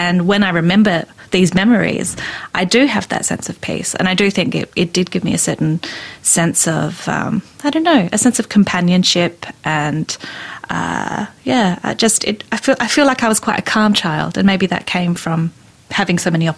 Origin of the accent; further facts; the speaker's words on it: Aldgate, South Australia, Australia; also born or lived in Upper Sturt / Heathfield; spent some time living in Upper Sturt when I was very little, but most of my memories from childhood are growing up around Aldgate and Heathfield, where I also went to school.